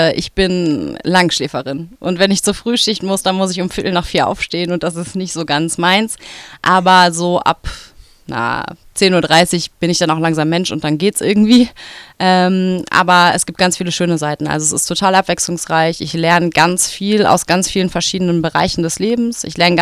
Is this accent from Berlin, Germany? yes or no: no; Bottrop, North Rhine-Westphalia, Germany; Ich komme aus Bottrop. Ich bin 27 Jahre alt